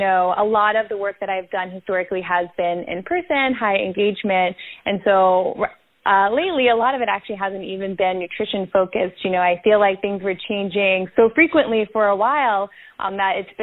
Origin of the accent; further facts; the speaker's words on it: the South, United States; I'm trying to speak slowly and enunciate because I'm from the South, but I'm a fast speaker. So when I got to New York City, I was like, these people are my speed.